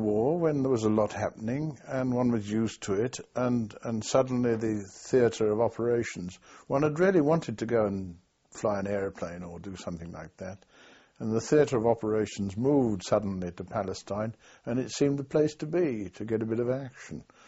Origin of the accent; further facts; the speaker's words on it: Birmingham, West Midlands, United Kingdom; I was born in Birmingham.